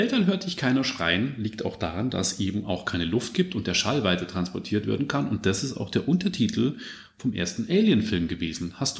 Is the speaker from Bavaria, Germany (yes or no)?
yes; Bavaria, Germany; bayerischen Rap, wie soll es auch anders sein, aus meiner Heimat der Oberpfalz.